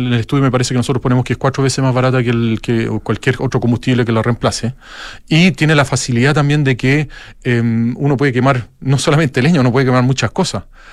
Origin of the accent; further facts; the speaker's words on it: Santiago, Santiago Metropolitan Region, Chile; Eso es lo que a uno como santiaguino quizás habría pensado